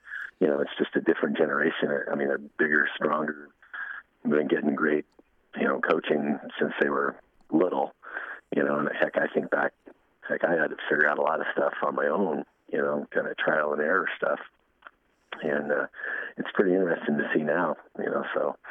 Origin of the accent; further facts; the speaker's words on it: Seattle, Washington, United States; Born and raised in Seattle, and I always wanted to go to University of Washington